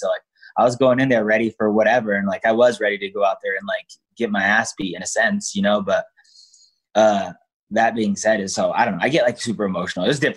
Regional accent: Denver, Colorado, United States; I grew up in Denver, Colorado, and I started off as like a complete MMA fighter.

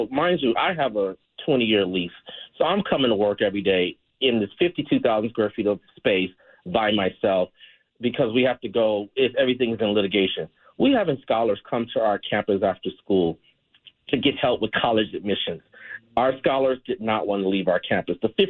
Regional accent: Los Angeles, California, United States; I'm from South LA. I was in and out of foster care.

